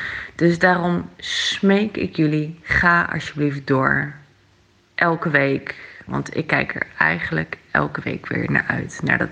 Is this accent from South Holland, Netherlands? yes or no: no; Nunspeet, Gelderland, Netherlands; ik kom uit Nunspeet en ik luister jullie al een hele poos